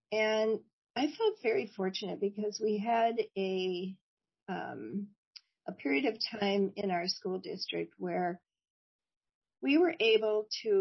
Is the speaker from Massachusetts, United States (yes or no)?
no; Oak Park, Illinois, United States; I grew up in Oak Park, Illinois, a suburb of Chicago.